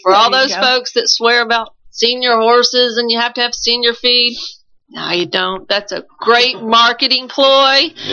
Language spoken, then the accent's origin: English; Lexington, Kentucky, United States; now in Versailles, United States; Yeah, I grew up here in Lexington. I actually grew up maybe 3 miles from here. Over on Bryan Station Road.